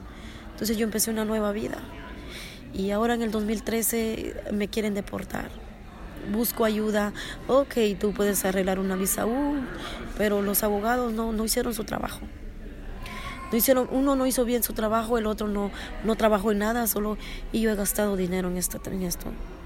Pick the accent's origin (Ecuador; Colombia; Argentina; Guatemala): Guatemala; soy de Guatemala